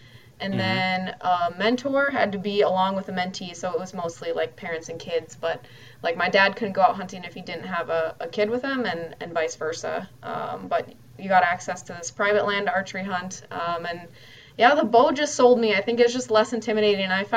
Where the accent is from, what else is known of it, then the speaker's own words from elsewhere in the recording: Minnesota, United States; But still, just growing up in the Twin Cities, like, there weren't many peers that hunted and fished, and certainly not female peers.